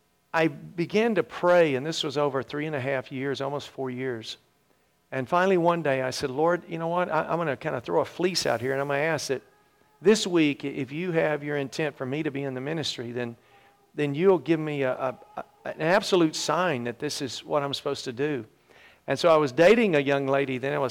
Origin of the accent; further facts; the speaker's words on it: Mississippi, United States; accent: twang; I come from Mississippi. If you can't tell yet, you will. I have a little bit of a twang.